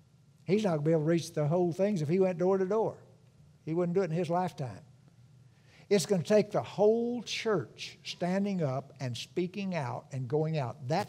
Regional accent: Texas, United States; living in the state of Washington since 1976. And I'm from West Texas.

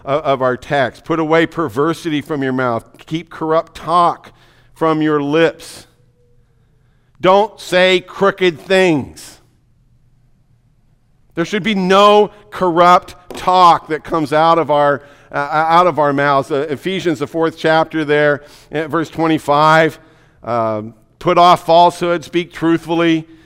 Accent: Yakima, Washington, United States; I'm from Yakima. I know what ruts are. I know what country roads are.

